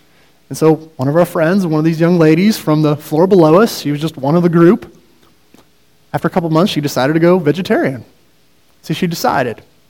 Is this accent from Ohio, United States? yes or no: yes; Ohio, United States; now in San Diego, United States; And so now you got these 20-somethings in San Diego, and we're from Ohio, and we got nothing to do, right?